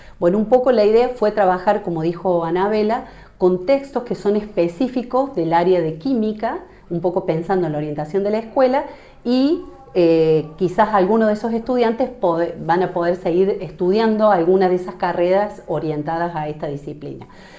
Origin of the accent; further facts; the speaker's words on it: Carnerillo, Córdoba, Argentina; yo soy de ahí de Carnerillo